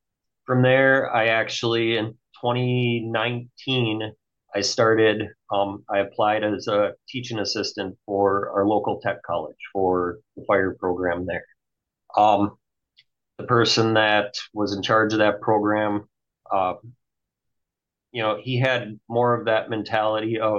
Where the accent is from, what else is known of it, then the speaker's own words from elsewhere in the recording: Milwaukee, Wisconsin, United States; prior to moving to Northern Wisconsin, I grew up in the Milwaukee area.